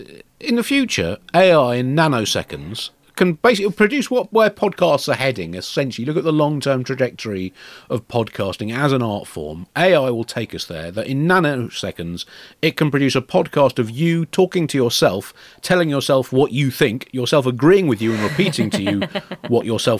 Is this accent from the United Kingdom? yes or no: yes; England, United Kingdom; What I would say as an English person living in England is, please don't go Scotland. Do not leave England alone with ourselves.